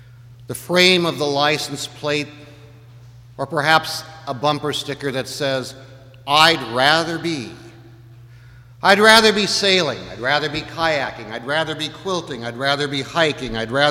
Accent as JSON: {"language": "English", "town": "Seattle", "region": "Washington", "country": "United States", "tie": "born or raised there", "said": "Growing up in Seattle, I knew only one Jewish person."}